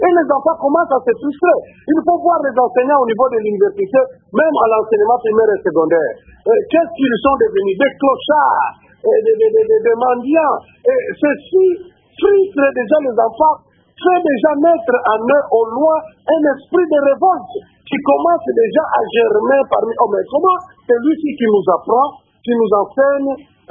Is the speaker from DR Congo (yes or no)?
yes; DR Congo; now in Angola; Chez nous au Congo, n'importe qui peut avoir le certificat de naissance, de résidence